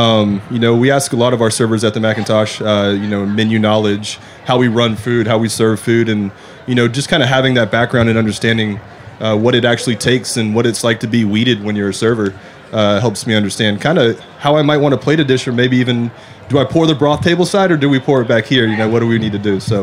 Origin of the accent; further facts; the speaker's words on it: Orlando, Florida, United States; also born or lived in Macon, Georgia; Born and raised in Orlando, Florida. Then went to Mercer University in Macon, Georgia.